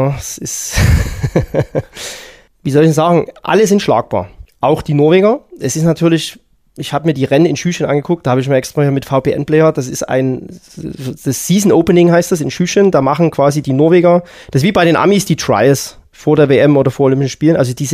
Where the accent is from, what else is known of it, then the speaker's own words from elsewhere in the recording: Pirna, Saxony, Germany; born there; weil wir sind beide in Pirna geboren.